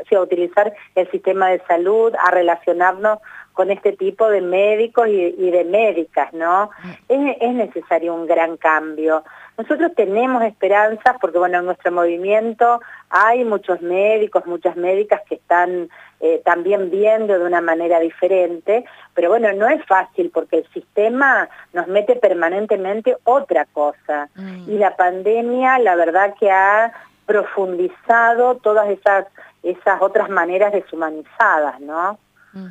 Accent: Misiones, Argentina; bueno, de acá de Misiones, yo soy de Misiones

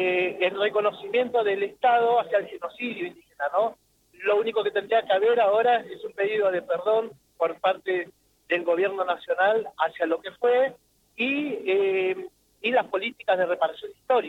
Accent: Trelew, Chubut, Argentina; yo soy del Chubut de Trelew, yo soy mapuche de allá.

